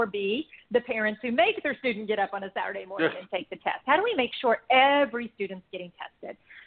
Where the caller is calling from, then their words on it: Palmyra, Indiana, United States; Palmyra, Indiana, which I'm sure four people have heard of. But yeah, Palmyra, Indiana.